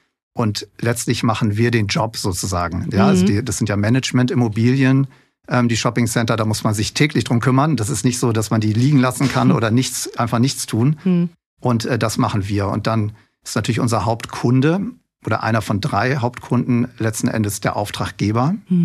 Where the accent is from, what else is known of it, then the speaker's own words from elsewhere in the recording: Hamburg, Germany; Hamburg ist meine Heimatstadt. Ich bin in Hamburg geboren, ich bin Hamburger.